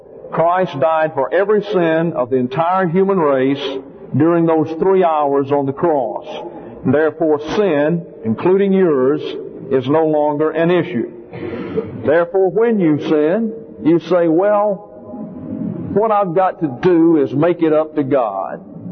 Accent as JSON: {"language": "English", "region": "the South", "country": "United States", "said": "because I am from the South, and many times I have been said to need an interpreter."}